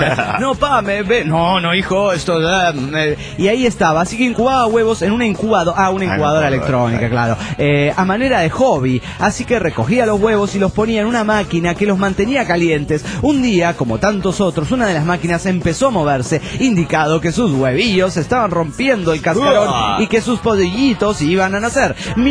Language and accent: Spanish; Colombia; now in Venezuela; Me encuentro en Valencia, Venezuela. Resulta que aquí usan términos como arrechera y chimbo. La primera palabra, como grosería no grave, resulta que en mi país